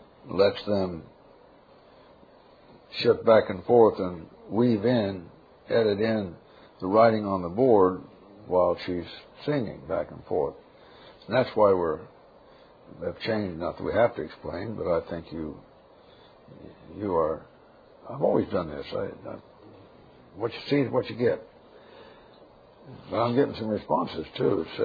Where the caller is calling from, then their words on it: Las Vegas, Nevada, United States; from Las Vegas, and I'm enjoying your message tonight.